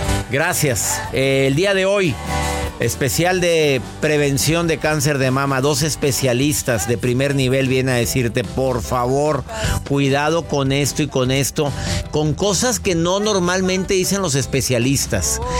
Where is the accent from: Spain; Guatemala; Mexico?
Mexico; en mi país, en mi México